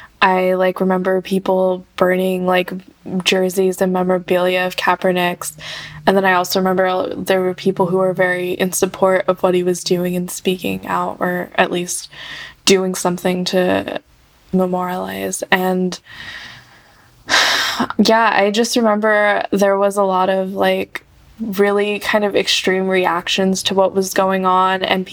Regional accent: Fremont, California, United States; I am from Fremont, California, and I'm an incoming first year at Ohlone Community College.

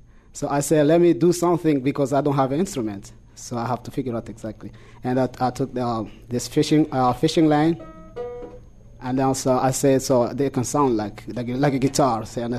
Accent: Burundi; moved away; I'm a refugee from Burundi. I fled in 1993 up to Tanzania.

